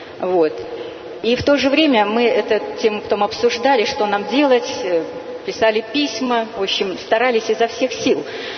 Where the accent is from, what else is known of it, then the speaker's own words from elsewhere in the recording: Kaluga, Kaluga Oblast, Russia; из Калуги. Я занимаюсь сейчас в виртуальной группе.